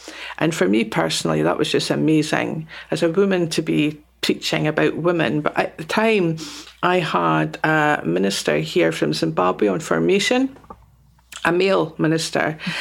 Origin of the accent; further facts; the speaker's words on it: Scotland, United Kingdom; We are Scottish and it comes with a Scottish flavour